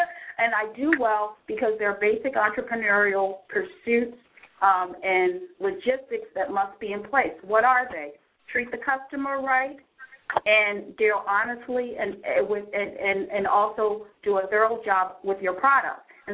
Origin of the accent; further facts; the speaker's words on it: Baltimore, Maryland, United States; I grew up in East Baltimore, where you know it was as bad as East Baltimore is now. It was the same when I grew up on those streets.